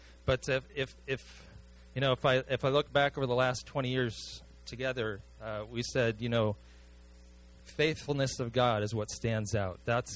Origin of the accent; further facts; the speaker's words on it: Washington, United States; now in Massachusetts, United States; I'm from Washington. Melissa's from Montana.